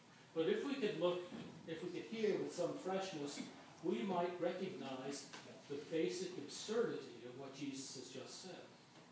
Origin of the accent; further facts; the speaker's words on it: Ohio, United States; I'm from Ohio.